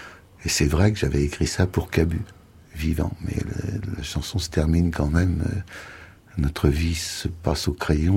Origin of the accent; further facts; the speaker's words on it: Paris, Île-de-France, France; born there; je suis né à Paris, je prends mon passeport pour passer le périph, et oui, tout, j'ai toutes les caractéristiques de l'horrible Parisien.